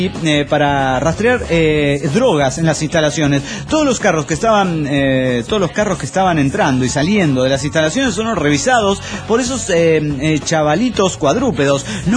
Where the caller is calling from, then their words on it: Coatzacoalcos, Veracruz, Mexico; de Cotzacoaca.